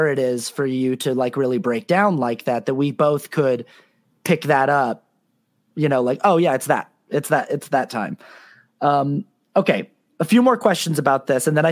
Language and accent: English; Sandy, Utah, United States; I was raised in Sandy, Utah. My family's LDS.